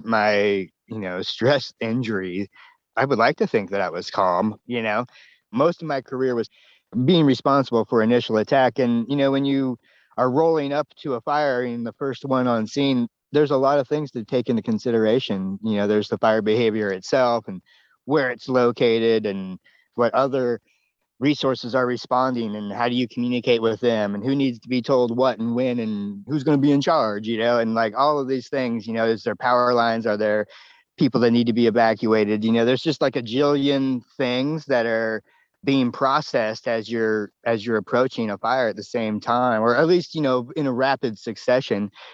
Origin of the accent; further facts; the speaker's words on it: Oroville, California, United States; I grew up in Oroville, just a little bit north of here. And we had an apple orchard and a hay farm.